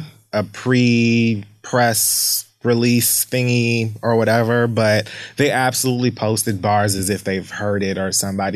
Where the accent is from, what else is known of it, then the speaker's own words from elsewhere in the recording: Bronx, New York, United States; he knows that I'm like, I'm passionate and I'm from the Bronx and whatever, whatever.